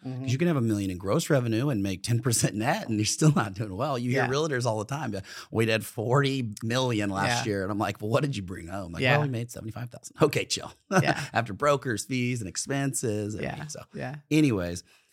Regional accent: Oklahoma, United States; You know, at the time growing up in Oklahoma, you know, it was Hoffman bikes, dude.

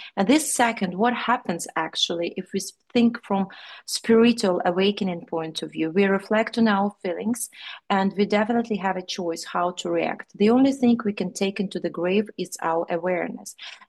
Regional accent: Ukraine; English is a second language; also born or lived in United Kingdom; So I was born in Ukraine, raised up also, and since 30 years old, actually, I've been between Great Britain, United Kingdom, and Ukraine

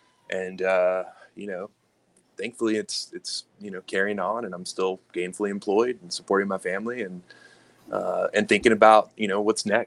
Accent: Virginia, United States; also born or lived in New York City; now in Chicago, United States; I live in Chicago, Illinois. I'm originally from Virginia, did a nice stint in New York City, which is kind of where I kicked off my career.

